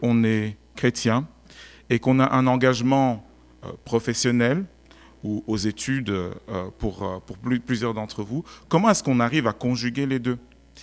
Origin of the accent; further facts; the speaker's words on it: Belgium; also born or lived in Cameroon; now in Germany; J'ai pris mon vol depuis Bruxelles, qui est ma ville d'adoption. J'ai grandi en Belgique. Je suis né au Cameroun, mais j'habite maintenant en Allemagne.